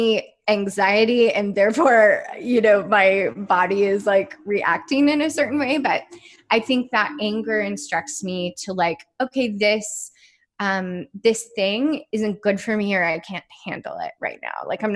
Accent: Midwest, United States; I grew up in the Midwest, and like, there was not a lot of literacy about like understanding that your body knew what it needed.

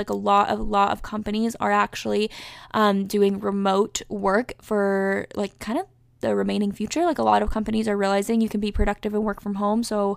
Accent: North Carolina, United States; My home state, which is North Carolina, has reopened already.

